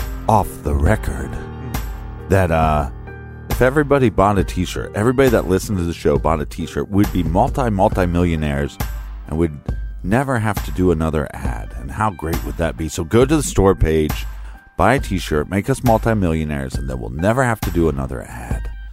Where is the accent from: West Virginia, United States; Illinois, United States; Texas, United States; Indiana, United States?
Illinois, United States; Chicago; I'm from Chicago.